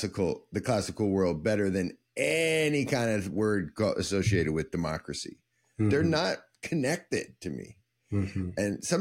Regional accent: United States; And I'm watching it as an American.

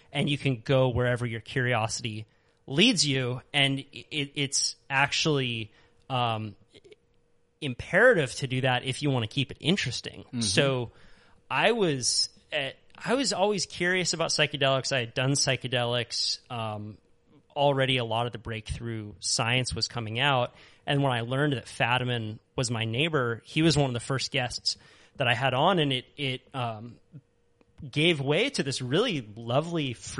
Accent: Santa Cruz, California, United States; there's this fun little wave where I grew up in Santa Cruz that I would bike down the road to just about every day.

